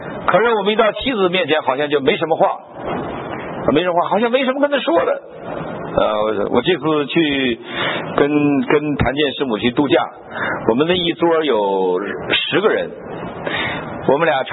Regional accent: China

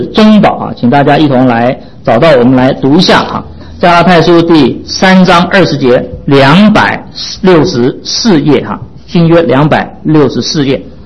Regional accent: China; 好像我们中国人讲的这些啊偶像的名称是一样的。

